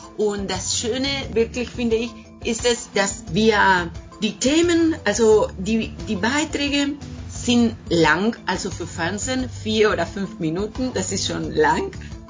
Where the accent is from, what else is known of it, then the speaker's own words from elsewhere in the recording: Buenos Aires, Argentina; first language Spanish; German is a second language; also ich bin Argentinierin, Porteña eigentlich, in Buenos Aires geboren. Und meine Muttersprache ist Spanisch.